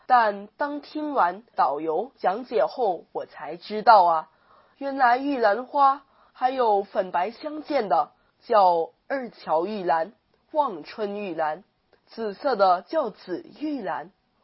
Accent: Philippines; ，今年13岁。我虽然从小就生活在海外，但是也回国好几次了。我呢，去过祖籍地福建

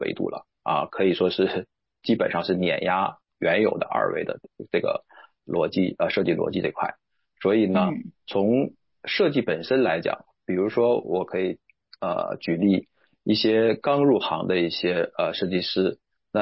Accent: Northeast China, China; now in Shanghai, China; 其实我从小就生活在东北啊，那现在是主要工作在上海。

